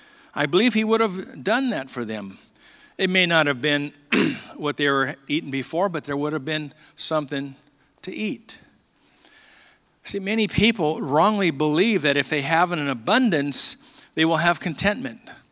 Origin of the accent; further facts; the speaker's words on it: Bakersfield, California, United States; I grew up in East Bakersfield, Longfellow Lancer, Washington Junior High School, BHS Driller, okay? Middle, lower middle class neighborhood that I grew up in, okay?